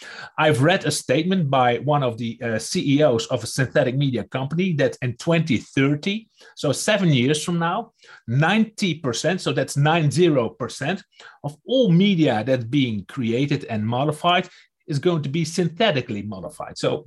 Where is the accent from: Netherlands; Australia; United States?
Netherlands; first language Dutch; English is a second language; because I'm from Holland, so we do it in Dutch as well.